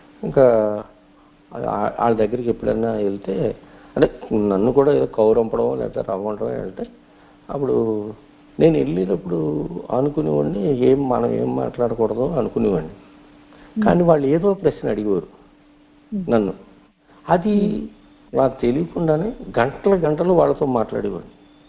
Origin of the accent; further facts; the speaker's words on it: Pulapalli, Andhra Pradesh, India; తర్వాత మరి నేను సైకిలే ఒకటే ఉండేది నాకు, మా పూలపల్లి మా స్వగ్రామం అక్కడి నుంచి పాలకొల్లు వచ్చేవాడిని.